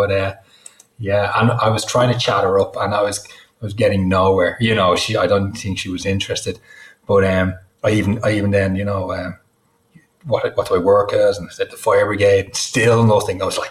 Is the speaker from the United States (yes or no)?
no; Dublin, Leinster, Ireland; now in Wicklow, Ireland; But I'm in a place called Wicklow. I'm from Dublin, and I work for the Dublin Fire Brigade, but I'm in a place just outside Dublin. We moved out here about 5 years ago.